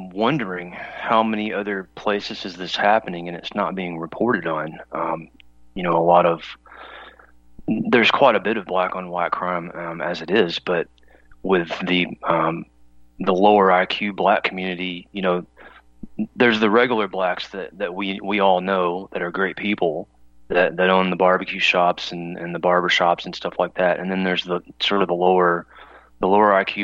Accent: Mayfield, Kentucky, United States; born there; I know a situation in my small town where I was born in Mayfield, Kentucky.

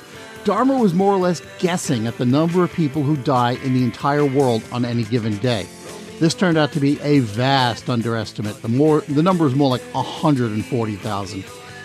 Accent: Long Island, New York, United States; I remember growing up on Long Island and seeing a lot of ads in the local newspapers

